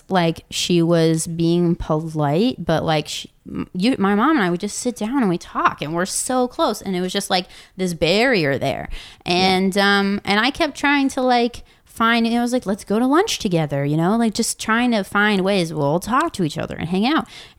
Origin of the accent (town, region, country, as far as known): Indiana, United States